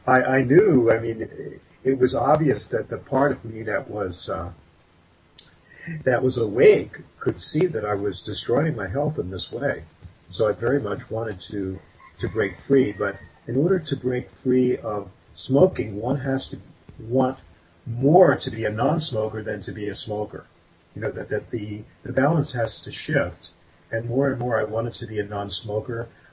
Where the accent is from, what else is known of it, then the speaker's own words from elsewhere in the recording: Aberdeen, Maryland, United States; Well, I grew up in a town called Aberdeen, Maryland, and where I ended up living when I moved back is about 60 miles from there.